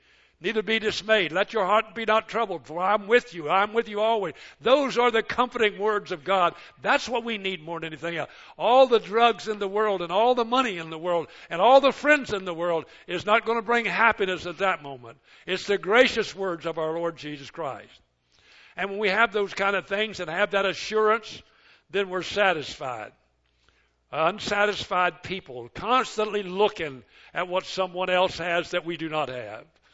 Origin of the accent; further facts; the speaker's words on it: West Virginia, United States; I grew up in West Virginia